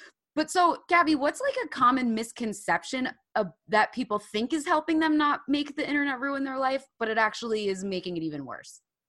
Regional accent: Ireland; I can't find a good therapist. Okay, I think it's because I'm Irish.

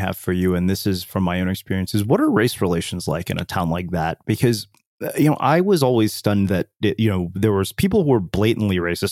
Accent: Texas, United States; also born or lived in India; as an Indian immigrant in a small Texas town, like I remember, we were the only Indians there.

